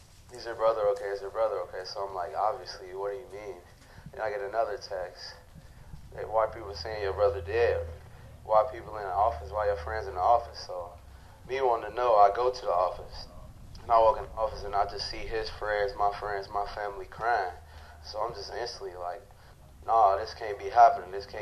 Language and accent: English; Chicago, Illinois, United States; And I'm from Chicago, so I already know, like, it's a lot of killings going on out there.